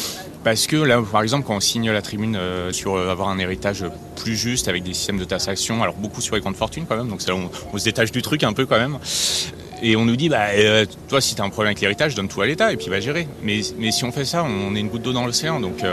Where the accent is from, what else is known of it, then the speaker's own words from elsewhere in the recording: Saint-Germain-en-Laye, Île-de-France, France; j'ai vécu à Saint-Germain-en-Laye toute mon enfance, école catho, homme blanc, c'est le HSBC, hein, c'est le homme blanc straight catholique, fils d'entrepreneur.